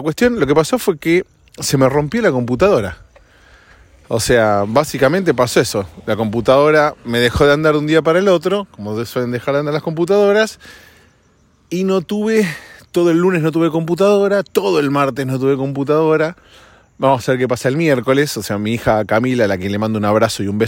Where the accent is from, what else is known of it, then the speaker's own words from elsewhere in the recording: Argentina; En mi país, en Argentina